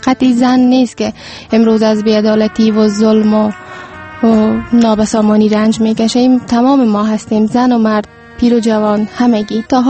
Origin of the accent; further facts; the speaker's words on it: Kabul, Afghanistan; born there; خب من در سال 1371 به دنیا آمدیم در همین جا در کابل.